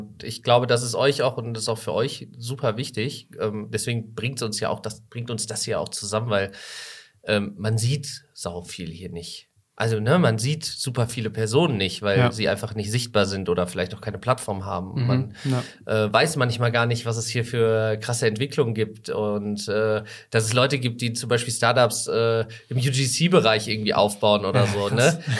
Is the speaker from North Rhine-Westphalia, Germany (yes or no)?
yes; North Rhine-Westphalia, Germany; born there; meine Eltern sind ja auch nicht von hier, die sind ja auch zugezogen. Ich bin sozusagen der erste von uns drei Brüdern, der hier geboren ist im Sauerland.